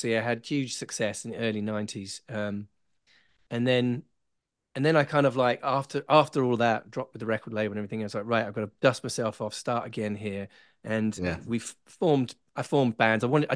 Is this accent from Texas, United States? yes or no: no; Nashville, Tennessee, United States; Well, listen, I grew up in Nashville, Tennessee.